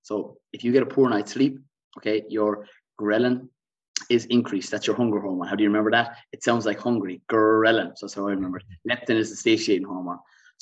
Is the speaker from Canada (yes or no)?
no; Waterford, Munster, Ireland; I'm small, I'm a country individual, I'm from Waterford.